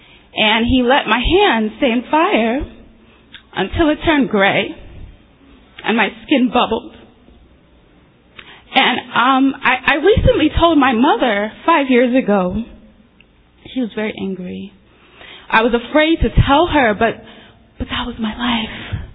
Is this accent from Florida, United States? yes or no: no; New York, United States; English is a second language; also born or lived in abroad; old in 1979 when I came, so there is no accent. You will not detect anything. You know, I remember growing up in New York, my mother would say to me, she discouraged us from having an accent.